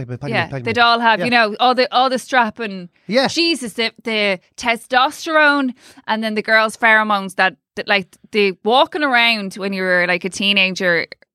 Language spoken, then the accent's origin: English; Dublin, Leinster, Ireland; From Dublin. Obviously, I'm from Dublin.